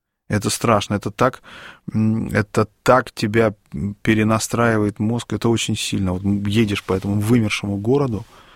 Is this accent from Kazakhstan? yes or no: yes; Kostanay, Kostanay Region, Kazakhstan; вот, я тогда жил в Северном Казахстане, вот, и мы были довольно долго. Потом я помню, как из того же моего родного города Кустаная